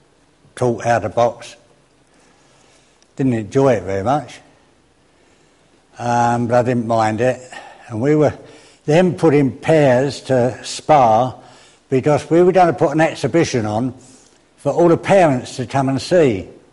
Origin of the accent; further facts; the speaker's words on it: London, United Kingdom; I can remember growing up in the East End, and there were gangs.